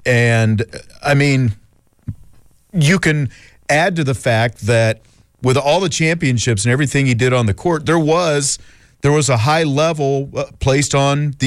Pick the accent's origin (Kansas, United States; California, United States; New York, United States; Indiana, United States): Kansas, United States; Salina; my hometown, mm-hmm. Salina, oh, no kidding. Kansas.